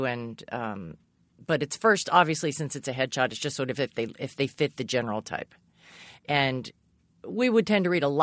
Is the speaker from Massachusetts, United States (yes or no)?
yes; Massachusetts, United States; I grew up in Massachusetts.